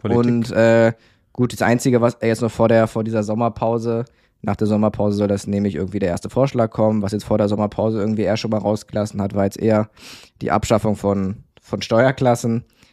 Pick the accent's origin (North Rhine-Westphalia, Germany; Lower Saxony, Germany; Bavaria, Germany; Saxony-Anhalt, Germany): Lower Saxony, Germany; In Niedersachsen, wo ich herkomme